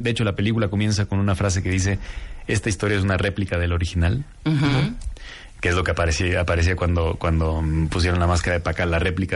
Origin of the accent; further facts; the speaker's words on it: Mexico; Es un museo que, más allá de hablar de nosotros como mexicanos y de dónde venimos y hacia dónde vamos